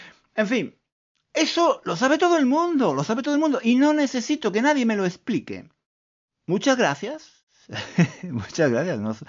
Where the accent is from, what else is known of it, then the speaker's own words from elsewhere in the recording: Spain; now in London, United Kingdom; yo vivo en Londres, soy español, pero vivo en Londres. Llevo muchos años viviendo en Inglaterra y estoy casado con una inglesa.